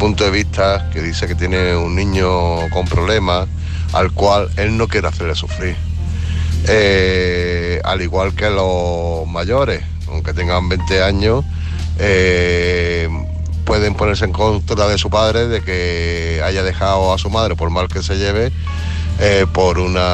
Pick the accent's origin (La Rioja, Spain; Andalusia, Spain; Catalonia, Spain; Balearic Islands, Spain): Andalusia, Spain; Málaga; de Málaga, en la unidad móvil, aquí para dar un mensajito